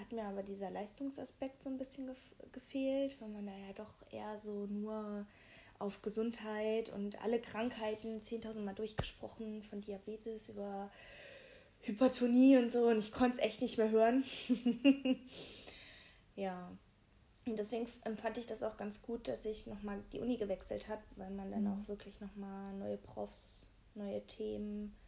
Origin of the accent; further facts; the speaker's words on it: Hesse, Germany; Ich komme aus der Nähe von Kassel.